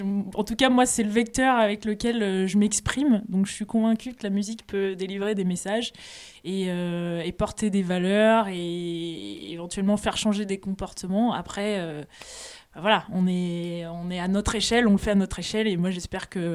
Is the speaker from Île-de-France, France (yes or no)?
no; Annecy, Auvergne-Rhône-Alpes, France; also born or lived in Grenoble; Oui, je viens d'Annecy. Après, j'ai fait quelques années à Grenoble.